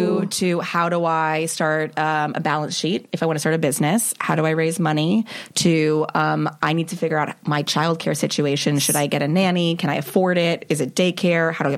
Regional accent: Los Angeles, California, United States; Los Angeles.

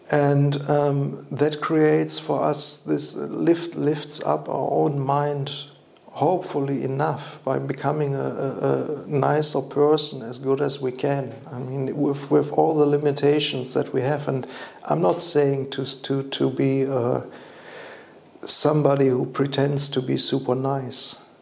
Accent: Germany; I'm from Germany

